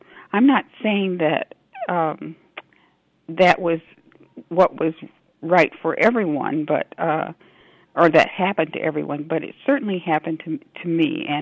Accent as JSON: {"language": "English", "town": "Rockford", "region": "Illinois", "country": "United States", "tie": "born or raised there", "said": "For example, here in Rockford, I grew up in South Rockford with Italian families and had wonderful experiences with them and other ethnic groups."}